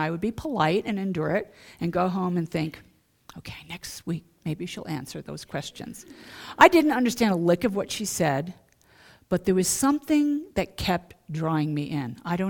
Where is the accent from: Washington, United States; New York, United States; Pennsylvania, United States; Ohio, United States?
New York, United States; You know, I'm from New York, I didn't trust anybody.